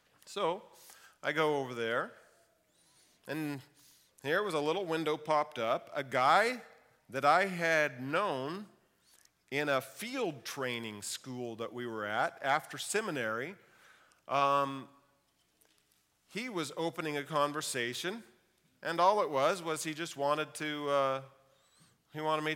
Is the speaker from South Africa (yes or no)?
no; California, United States; I've been pastoring in my home country, Humboldt County, and now I'm exploring whether God is leading my family and I to Lodi.